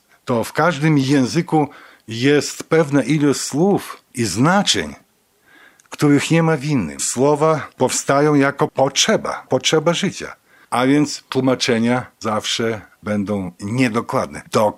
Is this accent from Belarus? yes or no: yes; Belarus; first language Belarusian; Polish is a second language; Jeśli ja się urodziłem jak ta roślina, wyrosłem w tym języku białoruskim, w otoczeniu tych dźwięków białoruskich i tak dalej, cały ten klimat, to mogę najwięcej wydobyć z siebie.